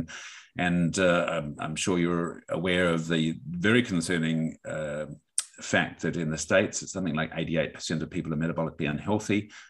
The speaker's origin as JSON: {"language": "English", "town": "Canberra", "region": "Australian Capital Territory", "country": "Australia", "tie": "born or raised there", "also_born_or_lived": "Adelaide", "said": "so I was born in Adelaide. I moved to Canberra, the capital city of Australia, when I was five. Went to high school there"}